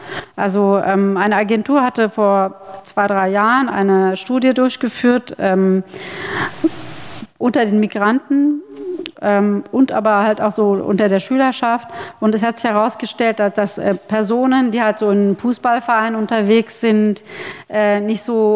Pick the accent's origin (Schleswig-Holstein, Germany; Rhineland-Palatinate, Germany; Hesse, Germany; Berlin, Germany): Berlin, Germany; Spandau; ich komme halt selber aus Spandau. Ich bin in Spandau groß geworden, habe da Abitur gemacht